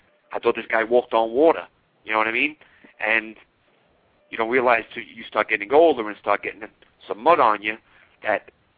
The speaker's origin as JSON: {"language": "English", "town": "Brooklyn", "region": "New York", "country": "United States", "tie": "born or raised there", "said": "I was raised in Williamsburg, Brooklyn, but at this time we had already moved to the Canarsie section."}